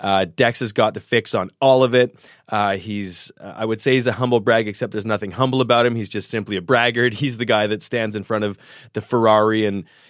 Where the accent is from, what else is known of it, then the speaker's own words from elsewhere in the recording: Canada; And of course, I'm originally Canadian.